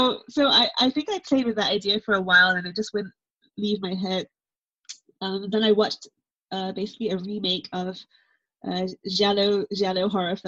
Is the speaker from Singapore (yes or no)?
yes; Singapore; that myth that I grew up listening to in Singapore